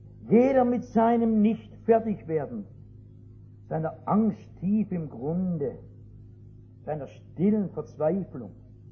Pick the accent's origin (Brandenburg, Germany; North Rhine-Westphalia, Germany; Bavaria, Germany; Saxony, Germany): North Rhine-Westphalia, Germany; Sehen Sie, ich komme aus dem Ruhrgebiet. Das ist nicht so schön wie hier in Biel, nicht?